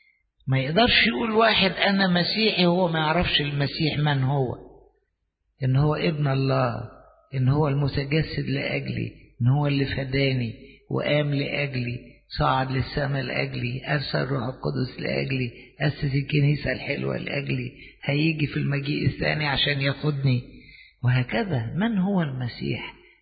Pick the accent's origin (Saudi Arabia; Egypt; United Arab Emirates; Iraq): Egypt; أنا أرثوذكسي، أنا قبطي مصري، ها؟ أنا خادم في الكنيسة.